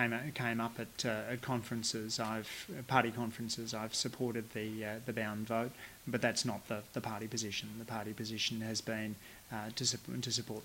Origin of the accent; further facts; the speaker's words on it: Banda Aceh, Aceh, Indonesia; also born or lived in Malaysia; My own background was growing up in Malaysia and Indonesia. In Indonesia, Bandar Aceh, I went to a school where I was the only white kid in the class.